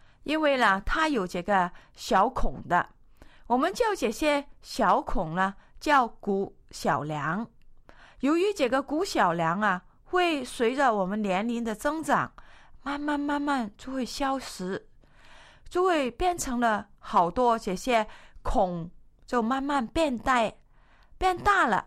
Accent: China; 我们中国人都是属于亚洲人嘛，特别是我们的体格是比较矮小一点的

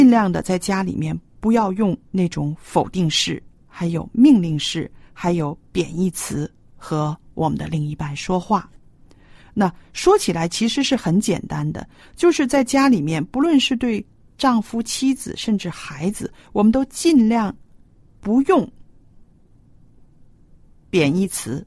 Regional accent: China; 我们中国人造字很有意思

